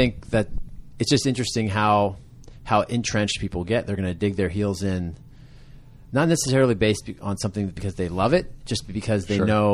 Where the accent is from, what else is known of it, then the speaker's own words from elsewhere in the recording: Sacramento, California, United States; So I would tell them I'm from California. And if I was down, say, traveling to San Diego to visit, you know, my grandma, and somebody asked me where I'm from, I'd say I'm from Sacramento.